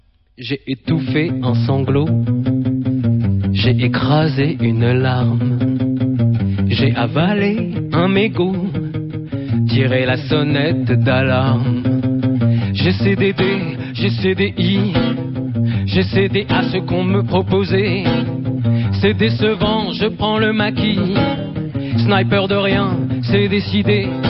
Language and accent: French; Paris, Île-de-France, France; Mon père est d'origine polonaise, ma mère est d'origine tunisienne et italienne. Et moi, je suis un petit parigot.